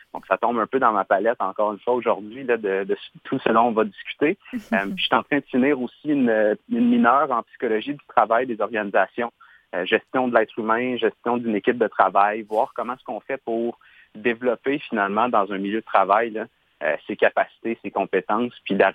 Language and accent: French; Gatineau, Quebec, Canada; je suis originaire de l'Outaouais, comme tu l'as bien dit, Camille. J'ai grandi en ville, à Gatineau. Maintenant, on est en banlieue.